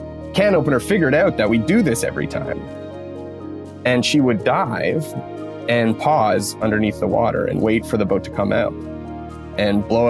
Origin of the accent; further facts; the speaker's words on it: Canada; that defines who I am … that defines my family. And I am Canadian